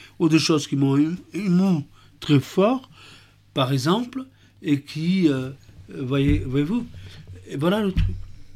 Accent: Portugal; Par contre, je tiens à dire un truc. Moi, je suis portugais.

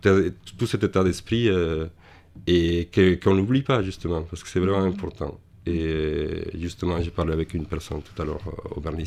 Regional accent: Mexico; moved away as an adult; now in France; je suis né au Mexique, je suis resté les premiers 20 ans de ma vie au Mexique.

